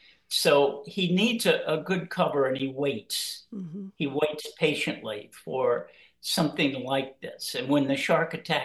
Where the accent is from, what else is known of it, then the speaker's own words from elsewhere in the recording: Memphis, Tennessee, United States; Well, that actually came from an incident that happened to me when I was a very, very young boy growing up in Memphis, Tennessee.